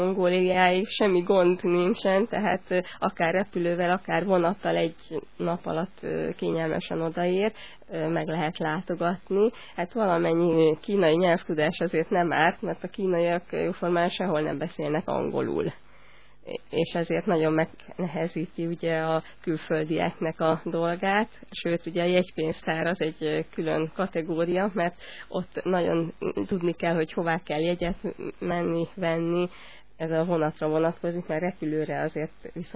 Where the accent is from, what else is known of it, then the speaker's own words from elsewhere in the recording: Hungary; mert ők teljesen biztosak abban, hogy nem csak, hogy mi magyarok származunk a hunoktól